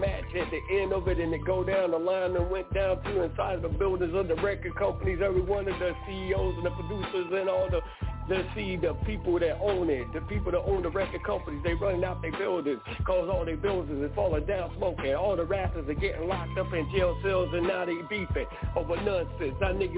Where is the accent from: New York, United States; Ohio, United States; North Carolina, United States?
North Carolina, United States; Monroe; I had to make my album up in Charlotte, North Carolina, even though I was from Monroe, North Carolina